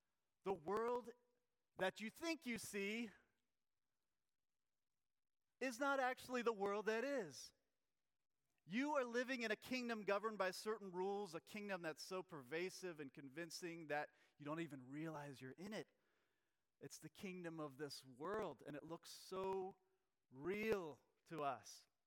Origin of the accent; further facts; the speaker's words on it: Pennsylvania, United States; even though I grew up in Lancaster County.